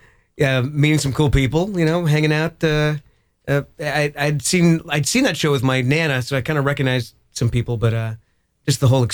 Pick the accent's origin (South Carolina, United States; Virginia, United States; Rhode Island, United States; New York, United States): Rhode Island, United States; I'm from Rhode Island originally.